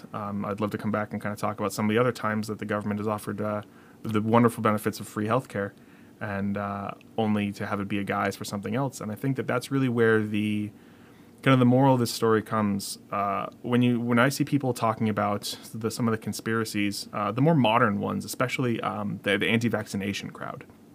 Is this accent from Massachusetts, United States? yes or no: yes; Massachusetts, United States; Hey, I'm from Worcester County, Massachusetts. That's the not feeling feelings part of Massachusetts.